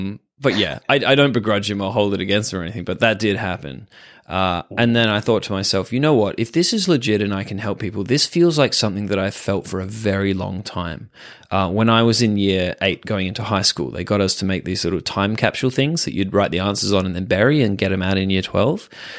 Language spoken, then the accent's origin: English; Perth, Western Australia, Australia; She was from my hometown, Perth, and yeah, we started doing remote sessions